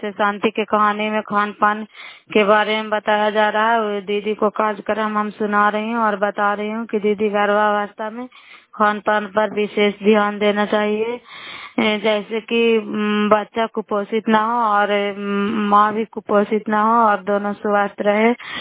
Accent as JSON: {"language": "Hindi", "region": "Bihar", "country": "India", "said": "नालंदा जिला कराय ब्लॉक के निवासी हूँ"}